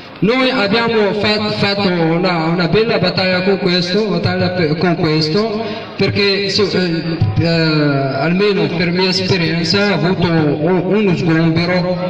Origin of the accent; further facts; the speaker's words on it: Morocco; Italian is a second language; now in Italy; vengo da Marocco e sono uno dei occupanti di via Facciolati 96.